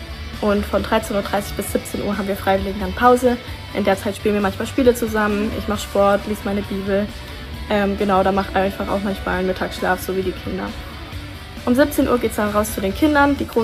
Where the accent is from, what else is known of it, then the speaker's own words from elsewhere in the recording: Stuttgart, Baden-Württemberg, Germany; ich bin 18 Jahre alt, ich komme aus Stuttgart